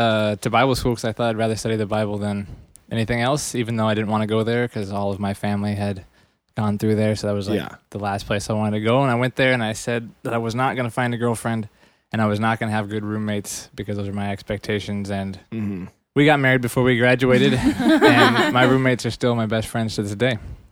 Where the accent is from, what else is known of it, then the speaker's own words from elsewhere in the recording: Mexico; Well, I grew up in Mexico. My parents are missionaries down there with New Tribes Mission.